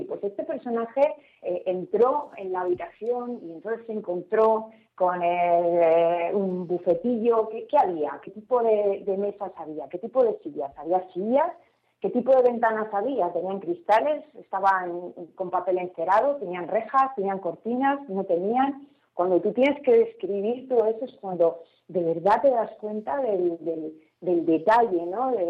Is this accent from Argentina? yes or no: no; Madrid, Community of Madrid, Spain; Yo soy muy madrileña.